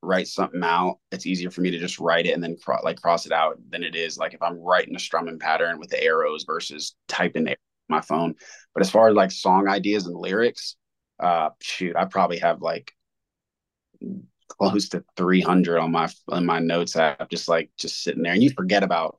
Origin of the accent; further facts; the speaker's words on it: Maryland, United States; born there; also born or lived in Rhode Island / South Korea / Virginia / South Carolina; I was born in Maryland and moved to Rhode Island for a few years. My dad was in the Army, so this is why we moved around.